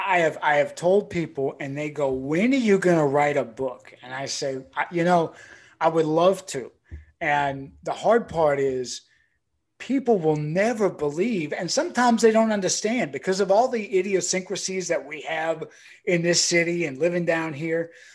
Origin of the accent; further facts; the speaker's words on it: New Orleans, Louisiana, United States; I said, "I'm from New Orleans. Like I'm born and raised."